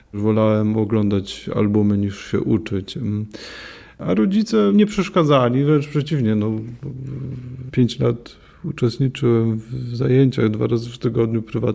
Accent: Dębica, Subcarpathian Voivodeship, Poland; Pochodzę z Dębicy, takie miasteczko między Tarnowem a Rzeszowem.

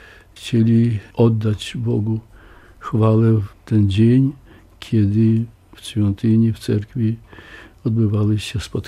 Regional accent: Kleniki, Podlaskie Voivodeship, Poland; Kleniki to jest duża wieś, ale ja urodziłem się na kolonii. Koło cmentarza niedaleko i tam ja dotychczas mieszkam.

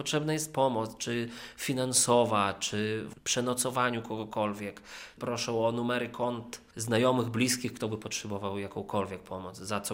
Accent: Rivne, Rivne Oblast, Ukraine; Pochodzę z Równego i mam tam mamę, ojca i babcię.

